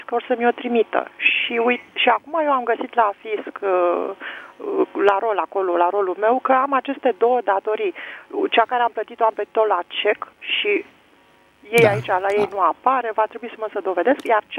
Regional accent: Bucharest, Romania; Eu sunt din București

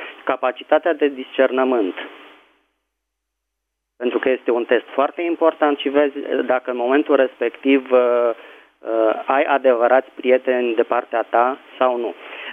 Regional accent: Bucharest, Romania; din București.

